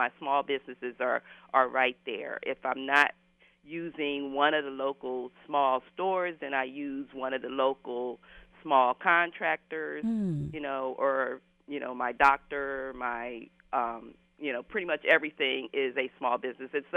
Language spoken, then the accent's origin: English; Philadelphia, Pennsylvania, United States; Yes, I grew up in North Philly as well, mm-hmm.